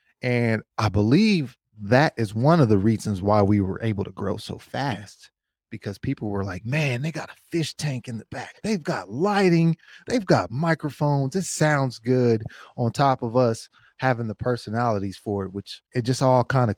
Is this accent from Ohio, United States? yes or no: yes; Middletown, Ohio, United States; We grew up in Middletown, Ohio together. We played football together.